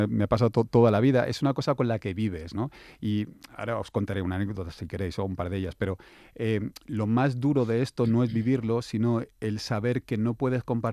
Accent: Torrejón de Ardoz, Community of Madrid, Spain; Yo soy de Torrejón y me había ido a Madrid

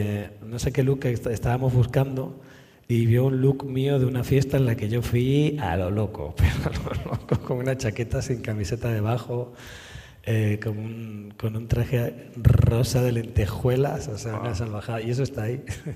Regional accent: San Cristóbal de La Laguna, Canary Islands, Spain; los que somos de La Laguna lo conocemos muy bien

